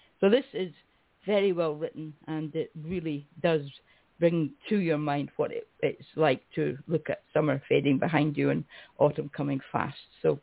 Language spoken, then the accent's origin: English; Scotland, United Kingdom; Again, being Scottish, we're a bit that way inclined.